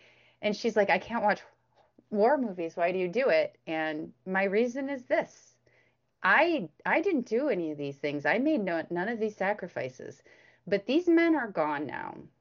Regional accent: United States; then maybe I don't deserve to have all of the freedom that I do as an American woman.

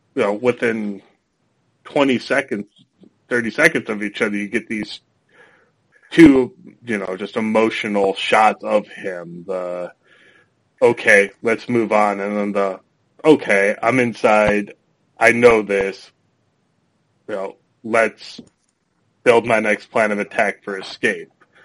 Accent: Minnesota, United States; I'm from Minnesota. It gets cold here.

